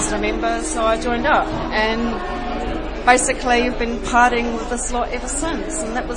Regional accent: New Zealand; moved away; I'm from New Zealand. I came over in 96

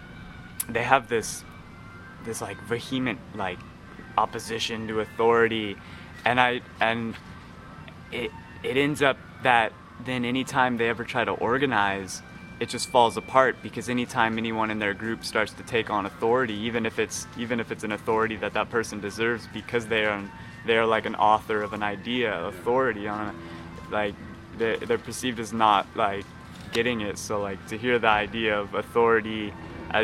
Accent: Santa Cruz, California, United States; we're from Santa Cruz, you know

